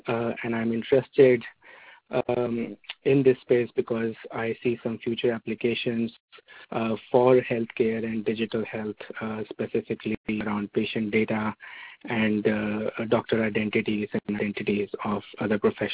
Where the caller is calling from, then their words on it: Menlo Park, California, United States; I'm calling from Menlo Park, California.